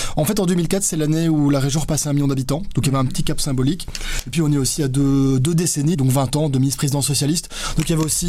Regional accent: Brussels, Brussels-Capital Region, Belgium; Bon, moi je suis bruxellois, j'ai toujours vécu dans un quartier plutôt multiculturel

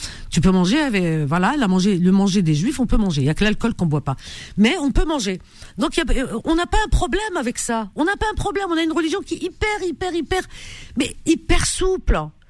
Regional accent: France; On vit en France, heureusement. On est Français.

